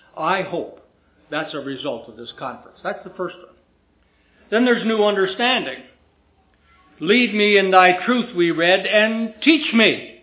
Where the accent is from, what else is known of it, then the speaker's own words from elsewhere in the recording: United States; Yeah, I'm an American, I know.